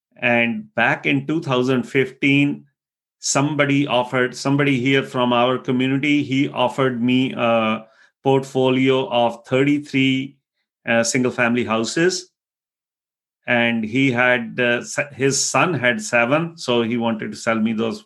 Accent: India; moved away as an adult; now in United States; I came here from India back in 2000

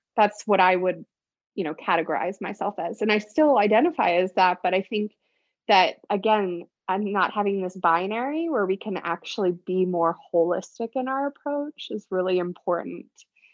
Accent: United States; I'm not on video, so I'm a white woman. So, you know, even so where I am American white

